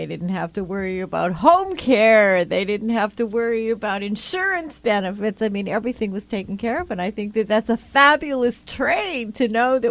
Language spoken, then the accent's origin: English; Canada; And as a Canadian, I have to tell you